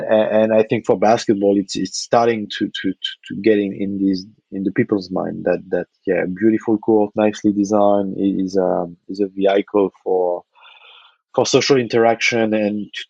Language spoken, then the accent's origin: English; Nantes, Pays de la Loire, France; I was working in a basketball store in my hometown, Nantes, on the west coast of France.